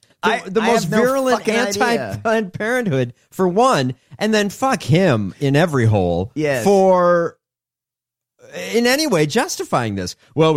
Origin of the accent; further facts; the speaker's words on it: Illinois, United States; From Illinois. Shame on you, my home state.